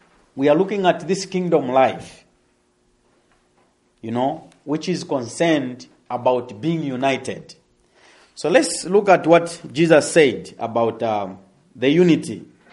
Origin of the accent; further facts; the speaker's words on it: Zambia; I come from Zambia, okay? Africa.